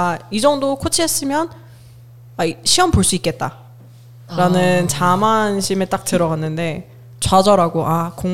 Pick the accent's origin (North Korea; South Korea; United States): United States; Korean is a second language; 저희는 미국 사람이라서